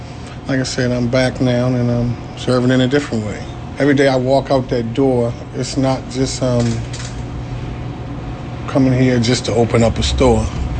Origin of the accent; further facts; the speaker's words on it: Sandtown, Maryland, United States; Well, Gary's Goods kind of started with me growing up in Sandtown with three older guys owning a regular little convenience store.